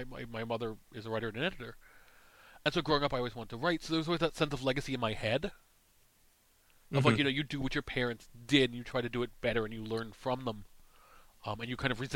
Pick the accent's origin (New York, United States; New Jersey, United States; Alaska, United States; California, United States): New York, United States; growing up in New York with the Marvel Universe was really kind of interesting